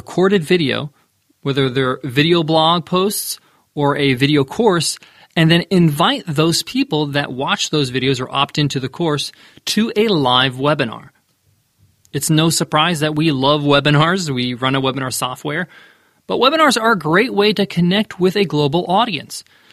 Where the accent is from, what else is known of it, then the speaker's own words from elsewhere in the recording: New York, United States; I do speak fast. I'm from New York, but I'm conscious of it.